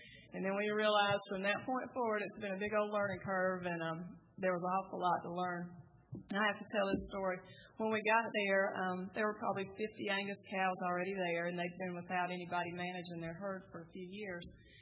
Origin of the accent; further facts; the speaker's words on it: the South, United States; We're all from the South here and on the panel, so I hope our accents have been easy enough for you to understand